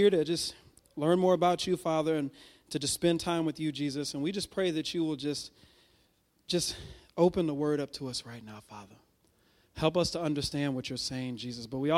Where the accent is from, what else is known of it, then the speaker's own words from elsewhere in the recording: Houston, Texas, United States; because I'm not from a cold place. I'm from Houston, Texas. You know, we fry down there. We don't have ice.